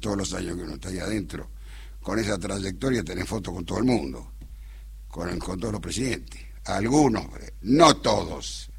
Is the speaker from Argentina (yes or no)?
yes; Buenos Aires, Argentina; born there; Yo nací en Chacarita.